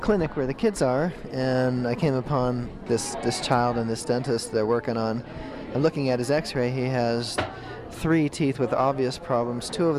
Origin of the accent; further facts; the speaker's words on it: Columbus, Ohio, United States; I'm from Columbus.